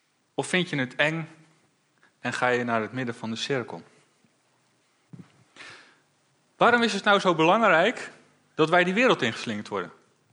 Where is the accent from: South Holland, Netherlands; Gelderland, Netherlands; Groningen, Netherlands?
Gelderland, Netherlands; Ede; Ik kom uit Ede.